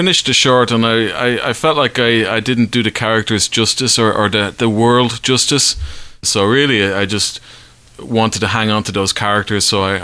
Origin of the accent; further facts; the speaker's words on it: Dublin, Leinster, Ireland; I grew up in Dublin